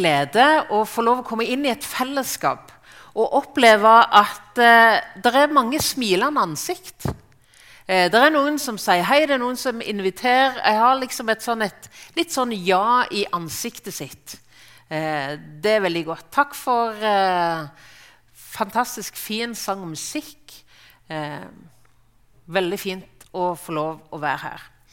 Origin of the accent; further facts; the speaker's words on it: Rogaland, Norway; Og som jærbu, som om jeg ikke akkurat er født i et fjos, så er jeg i alle fall født på en gar